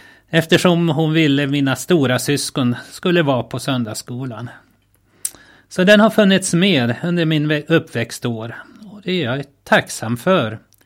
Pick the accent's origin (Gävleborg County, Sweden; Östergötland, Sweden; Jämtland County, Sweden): Jämtland County, Sweden; Trappnäs; Ja, då ser ni den by, den plats där jag är född och uppväxt. En liten by med 4 gårdar som heter Trappnäs. Ligger i Åre kommun vid Storsjön.